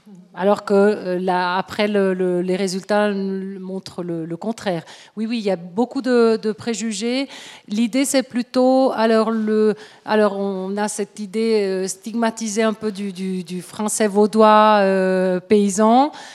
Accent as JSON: {"language": "French", "region": "Aosta Valley", "country": "Italy", "second_language": "French", "lives_now": "Switzerland", "said": "je suis valdôtaine d'origine, j'ai appris le français comme L2, même si c'est une région bilingue, c'est un français L2, mais j'ai appris un français, le français de Paris."}